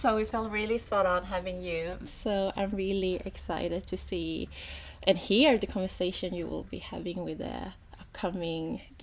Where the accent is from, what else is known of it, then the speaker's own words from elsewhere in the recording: Sweden; I was born and raised in Sweden by my parents who immigrated from Vietnam.